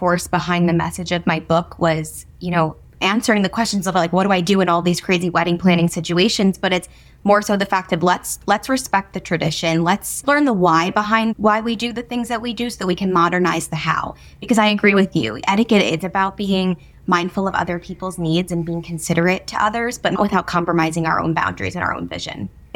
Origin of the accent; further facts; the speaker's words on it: New Jersey, United States; now in New York City, United States; I grew up in New Jersey, so moving to New York City was not a big thing. I grew up under 40 miles outside of Manhattan.